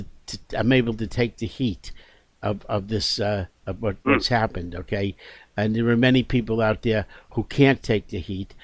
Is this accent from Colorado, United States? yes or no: no; New York City, New York, United States; now in Florida, United States; born and raised in Brooklyn. Okay, lived all my life in Brooklyn, in upstate New York. Okay, and moved to Florida several years ago